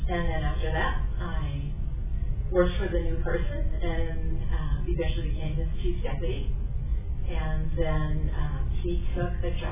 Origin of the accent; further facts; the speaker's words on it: Douglas, Arizona, United States; I am a native of Arizona, born and raised in Douglas.